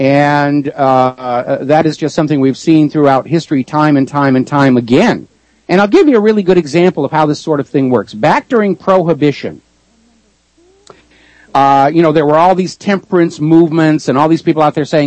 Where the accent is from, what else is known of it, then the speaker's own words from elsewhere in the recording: New England, United States; I grew up in New England farming country